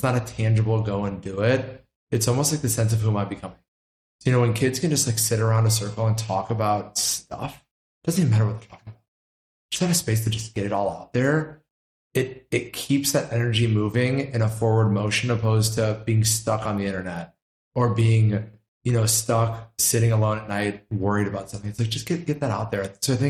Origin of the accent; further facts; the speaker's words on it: St. Louis, Missouri, United States; I think it's a little bit of like how I grew up in St. Louis, a little bit of maybe the USC feel